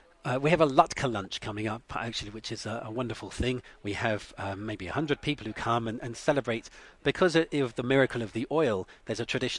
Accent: United Kingdom; because I'm British, we often have different words.

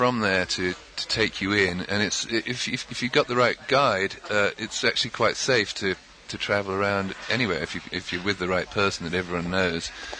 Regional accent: England, United Kingdom

